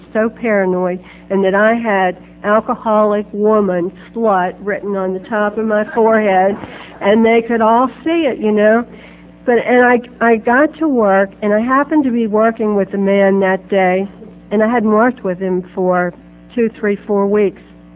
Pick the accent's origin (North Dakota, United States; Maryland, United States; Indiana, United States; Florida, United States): Maryland, United States; Berlin; I grew up in the Berlin Ocean City area